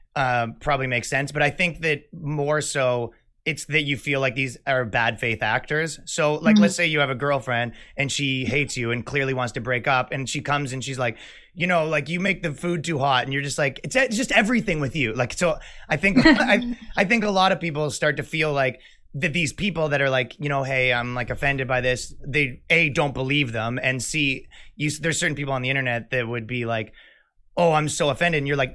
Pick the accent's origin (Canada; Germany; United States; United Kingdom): Canada; I come from Canada, right?